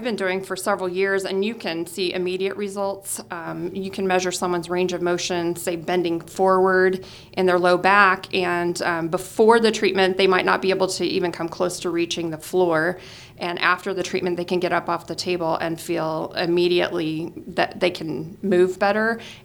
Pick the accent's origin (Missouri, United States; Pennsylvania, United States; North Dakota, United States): Missouri, United States; Of course, I'm from Missouri, so everything you have to show me